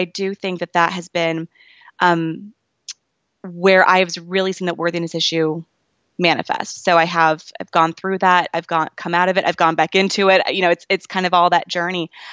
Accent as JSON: {"language": "English", "town": "Kansas City", "region": "Missouri", "country": "United States", "said": "I'm from Kansas City. I went to University of Kansas for undergrad, studied positive psychology."}